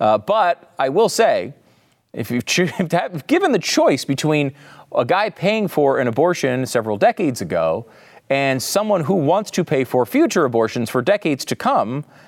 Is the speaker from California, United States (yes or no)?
no; Connecticut, United States; I'm from Connecticut. I never say "y'all."